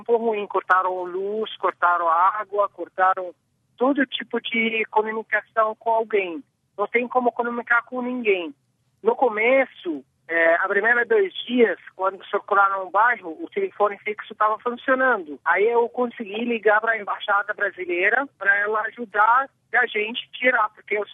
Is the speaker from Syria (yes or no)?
yes; Homs, Homs Governorate, Syria; Portuguese is a second language; moved away as an adult; now in Brazil; eu sou da cidade de Homs, no bairro que chamam Insha'at, que é uma classe alta que mora dentro desse bairro.